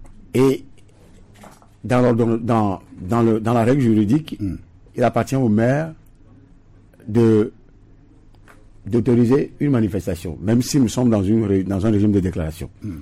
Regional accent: Togo; Donc, ce qui suppose que la loi, chez nous, en République togolaise, est faite pour les autres.

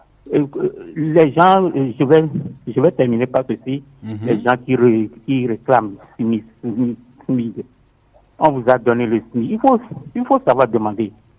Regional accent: Côte d’Ivoire; now in Togo; C'est comme si vous me demandez que nous sommes des étrangers, nous sommes des Ivoiriens.

